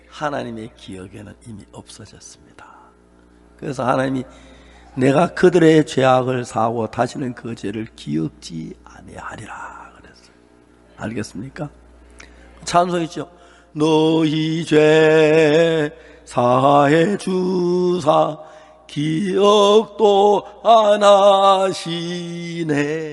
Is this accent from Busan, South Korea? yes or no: no; Seonsan, North Gyeongsang, South Korea; 저는 경북 선산촌에서 자라서 아 이걸 대구 시내 같은 데 목사님은 다 알 거라고